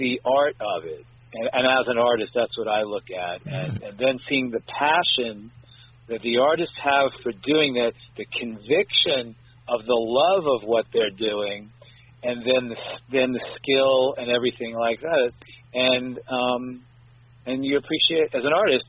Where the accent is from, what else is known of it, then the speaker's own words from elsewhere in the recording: New York, United States; now in Nashville, United States; people that I grew up with in New York, and oh, you live in Nashville now.